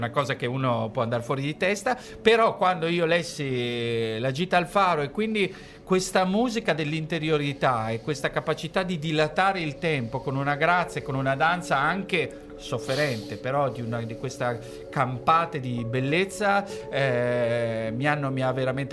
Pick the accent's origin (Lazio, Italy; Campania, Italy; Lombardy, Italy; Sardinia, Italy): Lazio, Italy; Rome; Sono romano